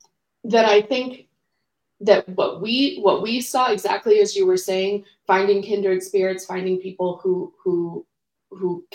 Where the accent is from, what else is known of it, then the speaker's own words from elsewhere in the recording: New Mexico, United States; moved away as an adult; now in Wisconsin, United States; So my love for Wisconsin runs deep, but I'm from New Mexico. So moved here with my husband last year and our kiddo.